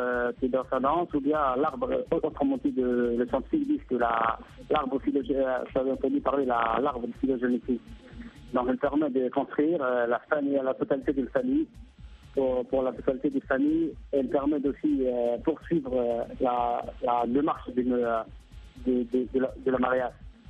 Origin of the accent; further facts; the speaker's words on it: Djibouti; Exactement, je suis maintenant chez moi à Djibouti.